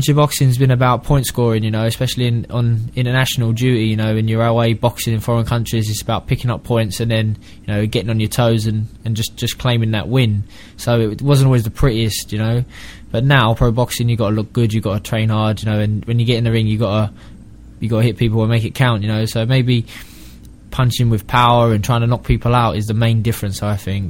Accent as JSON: {"language": "English", "region": "London", "country": "United Kingdom", "tie": "born or raised there", "said": "I'm a local boy, and you know, I grew up in Hammersmith and Fulham."}